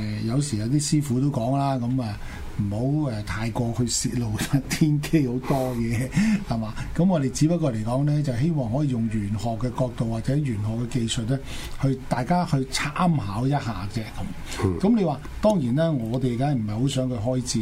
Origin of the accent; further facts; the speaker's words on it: China; 我哋中國人有一句説話叫做多事之